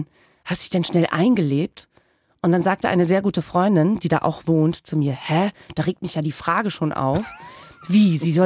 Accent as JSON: {"language": "German", "town": "Spetzerfehn", "region": "Lower Saxony", "country": "Germany", "said": "Ich komme aus Spetzerfeen. Spetzerfeen ist ein Ortsgemeindeteil von Großefeen. Und Großefeen ist laut Gemeindereform von irgendwann in den 90er Jahren, gehört es zum Auricher Wiesmoor 2. Also ich komme wirklich Dorf vom Dorf vom Dorf. Wir kommen direkt vom Kanal."}